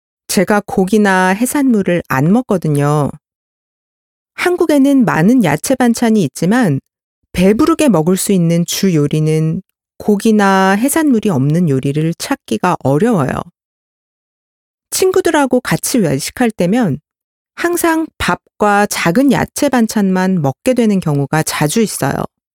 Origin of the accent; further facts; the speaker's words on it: Malaysia; Korean is a second language; 말레이시아에서 온 한국 대학교 3학년 학생